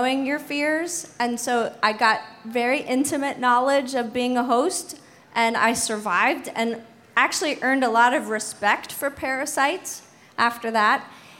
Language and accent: English; Canada; So I'm Canadian, eh?